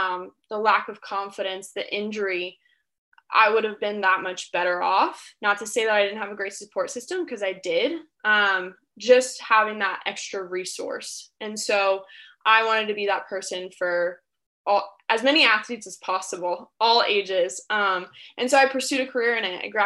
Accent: Florida, United States; And so I grew up in Florida. I was a basketball athlete

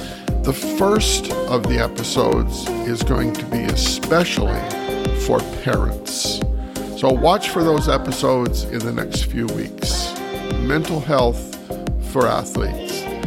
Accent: Grand Bend, Ontario, Canada; back in my hometown, well, where I live now, in Grand Bend, Ontario

